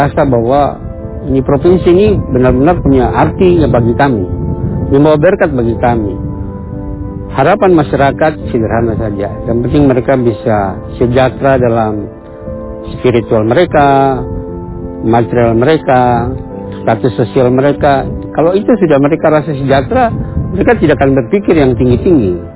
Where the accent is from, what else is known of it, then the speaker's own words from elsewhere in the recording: Merauke, South Papua, Indonesia; Saya adalah penduduk asli dari Merauke, dari suku Malim.